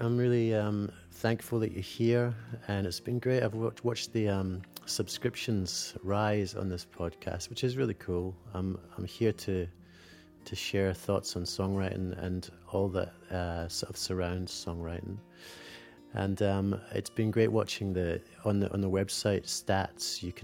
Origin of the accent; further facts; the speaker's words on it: Scotland, United Kingdom; now in Sydney, Australia; I'm in Sydney, Australia, but I'm from Scotland